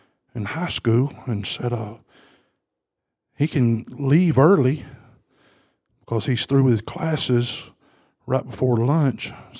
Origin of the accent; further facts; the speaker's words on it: Mississippi, United States; Now, I'm from Mississippi originally.